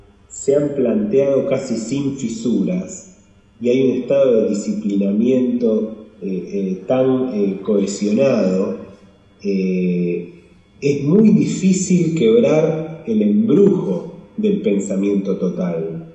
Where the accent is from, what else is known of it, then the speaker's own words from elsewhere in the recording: Argentina; Yo creo que nosotros como argentinos tenemos que reflexionar.